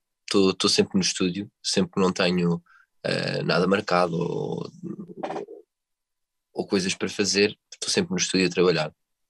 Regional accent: Lisbon, Portugal; Porque eu sou aqui de Lisboa e pronto

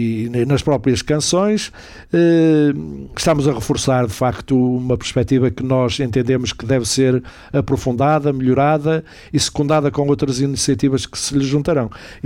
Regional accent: Braga, Norte, Portugal; como bom bracarense e bom minhoto

